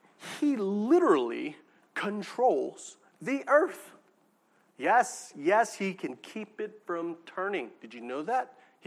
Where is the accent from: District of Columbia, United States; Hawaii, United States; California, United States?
California, United States; I'm from California, baby. I know what I'm doing. When it comes to waves, I'm from California, baby.